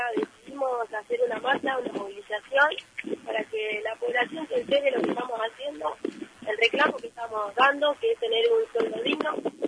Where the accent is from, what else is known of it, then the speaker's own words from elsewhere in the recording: La Pampa, Argentina; yo soy de La Pampa y me vine a estudiar y a buscar un futuro.